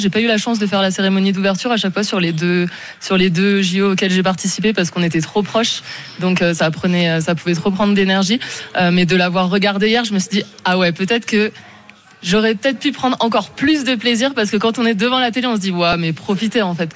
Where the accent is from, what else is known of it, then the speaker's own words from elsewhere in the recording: Grenoble, Auvergne-Rhône-Alpes, France; Moi je suis de Grenoble, je suis pas très loin.